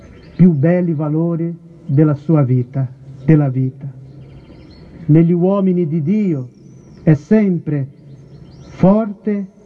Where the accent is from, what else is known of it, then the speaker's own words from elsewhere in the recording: Brazil; Vengo dal Brasile e sono